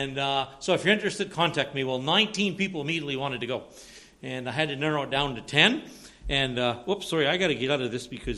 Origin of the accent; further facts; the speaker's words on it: Woodstock, New Brunswick, Canada; Fredericton? Fredericton's not little. I'm from Woodstock.